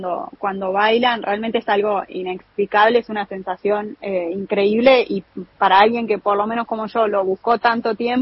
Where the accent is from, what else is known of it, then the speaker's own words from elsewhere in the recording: Argentina; now in Rovaniemi, Finland; En el hotel somos dos y después en toda la ciudad somos seis más o menos.